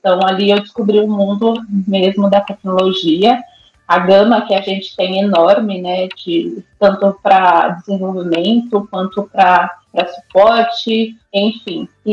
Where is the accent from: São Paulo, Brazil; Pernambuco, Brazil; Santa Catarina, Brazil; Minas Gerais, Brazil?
São Paulo, Brazil; Eu venho da periferia de São Paulo, então também não tinha recursos